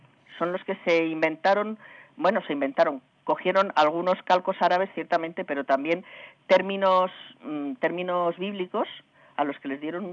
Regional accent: Segovia, Castile and León, Spain; había franceses que iban a Segovia, porque yo soy de Segovia, en el verano

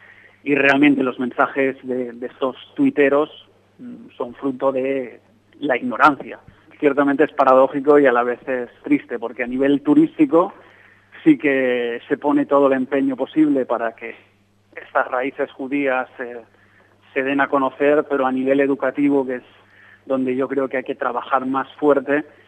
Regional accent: Catalonia, Spain; somos judíos, somos catalanes, somos españoles y vivimos aquí

